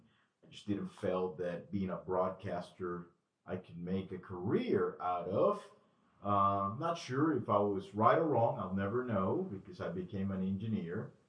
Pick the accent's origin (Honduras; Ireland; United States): Honduras; also born or lived in Nicaragua; We grew up in Honduras, although we are from Nicaragua, because of political instability in our country.